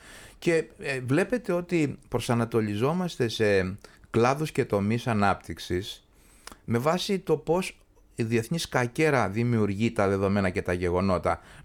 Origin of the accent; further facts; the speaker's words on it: Agios Nikolaos, Crete, Greece; Εγώ γεννήθηκα και μεγάλωσα στον Άγιο Νικόλαο Κρήτης